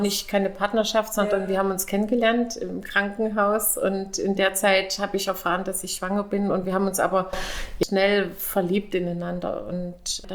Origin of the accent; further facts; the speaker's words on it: East Germany, Germany; Ich komme ja aus dem Osten, ja, wie gesagt.